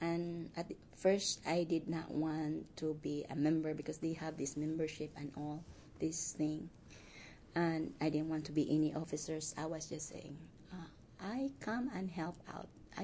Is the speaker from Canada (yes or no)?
no; Philippines; English is a second language; now in United States; asked me if I am from Philippines, you know, or I'm Filipina, and then invited me to go with her to meet other Filipinos